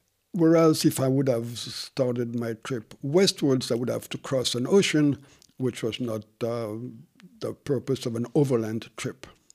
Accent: Madagascar; I feel I was lucky to be born on the island of Madagascar. Why? Because it's a different country from my citizenship. Both of my parents were Swiss. So I grew up in a different land in basically Africa, even though Madagascar is an island.

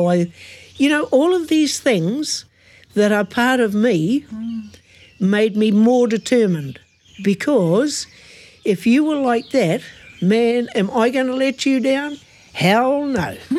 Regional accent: New Zealand; I'm very proud that I was born in New Zealand. And man, am I proud to say that I'm a New Zealander and I have a Maori heritage as well.

